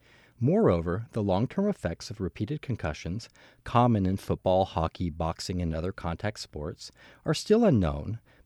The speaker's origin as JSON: {"language": "English", "region": "California", "country": "United States", "tie": "born or raised there", "said": "My hometown 49ers will not be playing in this Sunday's big game."}